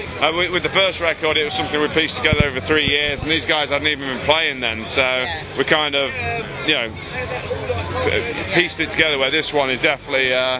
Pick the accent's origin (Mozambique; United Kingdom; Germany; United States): United Kingdom; England; I think because we are English and local as well, I think people are well behind us here.